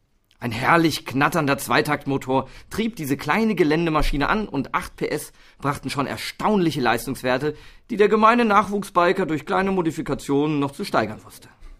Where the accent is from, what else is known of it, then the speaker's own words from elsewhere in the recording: Hesse, Germany; Ich bin in einem Ort aufgewachsen am Rande des Taunus, 20 Kilometer von Frankfurt am Main entfernt. Ein Vorort also.